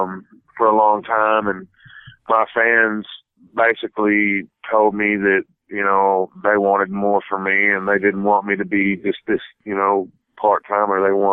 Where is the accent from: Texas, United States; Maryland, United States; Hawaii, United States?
Texas, United States; I grew up on the Red River in northeast Texas